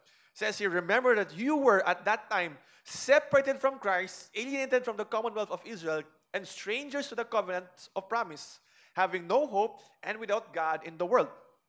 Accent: Philippines; But for us, Filipinos, even if I go to Singapore, I don't have the full rights of being a Singaporean citizen.

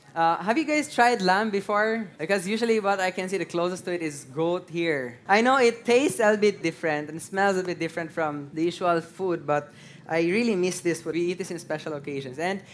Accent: Iran; And if you know me, I'm from Iran.

